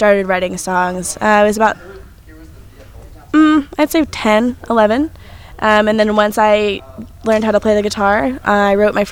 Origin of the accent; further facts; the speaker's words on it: Cincinnati, Ohio, United States; Cincinnati, Ohio.